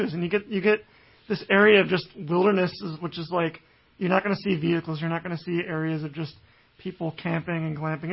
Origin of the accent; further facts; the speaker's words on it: Cleveland, Ohio, United States; I'm from Cleveland, so I'm looking. I mean, I'm from a suburb that's very different pace from Reading.